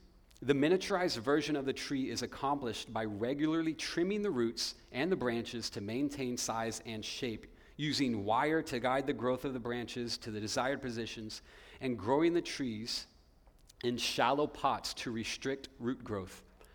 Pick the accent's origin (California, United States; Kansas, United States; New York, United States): Kansas, United States; because I'm from Kansas and I've been a lifelong Kansas sports fan